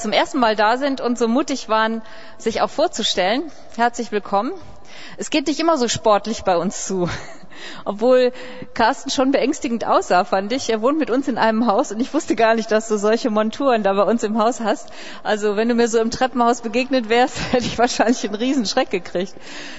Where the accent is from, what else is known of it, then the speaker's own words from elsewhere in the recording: North Rhine-Westphalia, Germany; Ich komme aus dem Ruhrgebiet, da passiert es immer wieder, dass Häuser plötzlich Risse bekommen